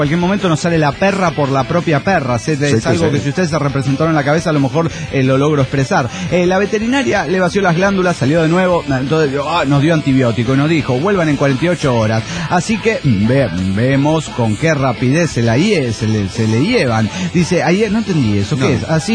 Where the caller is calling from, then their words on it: Cipolletti, Río Negro, Argentina; de Cipolletti, Argentina.